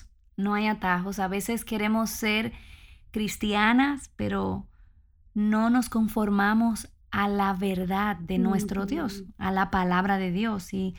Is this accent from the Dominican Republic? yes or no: yes; Dominican Republic; somos dominicanos